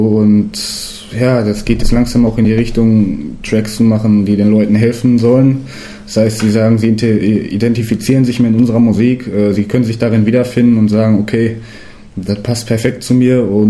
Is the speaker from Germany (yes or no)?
yes; Herne, North Rhine-Westphalia, Germany; Und ich komme aus Wanne.